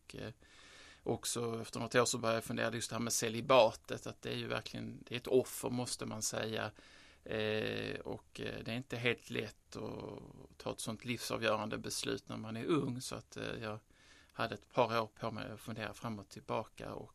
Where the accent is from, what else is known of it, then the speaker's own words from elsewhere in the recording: Lund, Skåne, Sweden; Då så gick jag till Dominikanerna i Lund, i min hemstad, och jag sa att jag ville veta mer om katolsk tro.